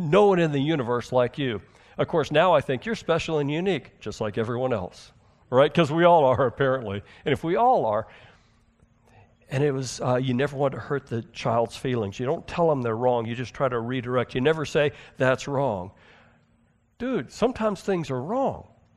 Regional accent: Houston, Texas, United States; So I grew up in Houston, and I went to a school, fourth and fifth grade. It was in Alief, Texas, a subsection of Houston, Smith Elementary.

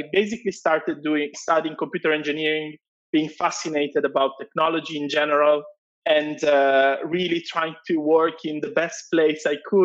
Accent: Italy; English is a second language; I was from Italy

